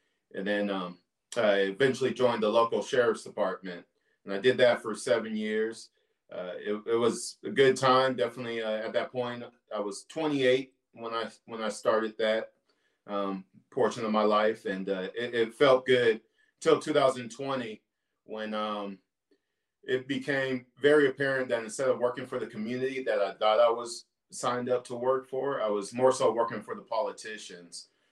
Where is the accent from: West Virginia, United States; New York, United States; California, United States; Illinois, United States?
California, United States; I grew up in Northern California. My family's thing was sports.